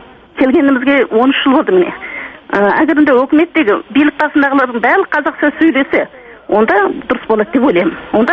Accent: China; now in Kazakhstan; Мен Қытайдан көшіп келдім.

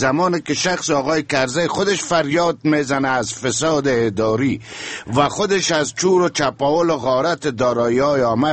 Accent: Afghanistan; من یک افغان هستم، یک مسلمان هستم،

